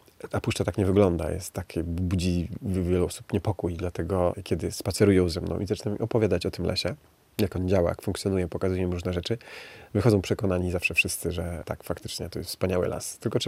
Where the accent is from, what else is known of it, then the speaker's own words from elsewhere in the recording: Zamość, Lublin Voivodeship, Poland; born there; tam przez jakiś czas mieszkałem. Potem pracowałem w Lasach Państwowych, w nadleśnictwie Elbląg na północy, a urodziłem się w Zamościu, czyli też na wschodzie, ale bardziej na południu.